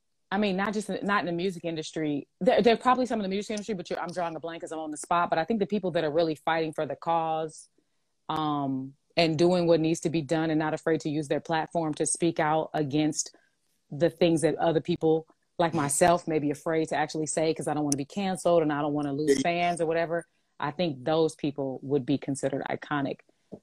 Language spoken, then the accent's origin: English; Inglewood, California, United States